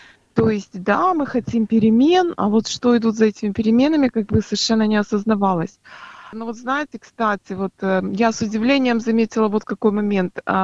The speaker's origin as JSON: {"language": "Russian", "country": "Ukraine", "tie": "born or raised there", "said": "я родом с Украины."}